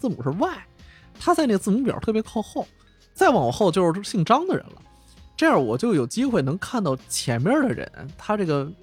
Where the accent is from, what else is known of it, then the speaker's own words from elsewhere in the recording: Beijing, China; accent: Beijing; 我北京人嘛，从小北京长大，虽然有点北京口音啊，但普通话没问题。